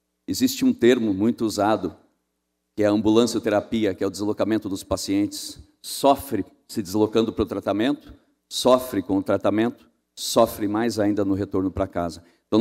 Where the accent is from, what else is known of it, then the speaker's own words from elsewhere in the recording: Santa Catarina, Brazil; eu falo com propriedade da região de onde eu venho, do Alto Vale do Itajaí